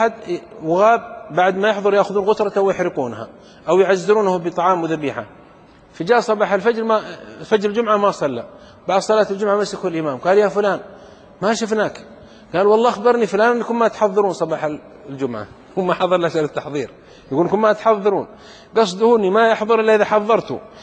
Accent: Saudi Arabia; يقولون في بلدة عندنا في السعودية كانوا ينبهون على الناس

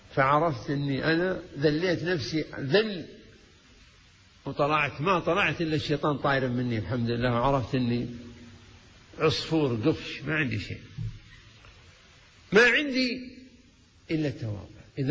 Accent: Kuwait; لا من الموجودين عندنا في الكويت

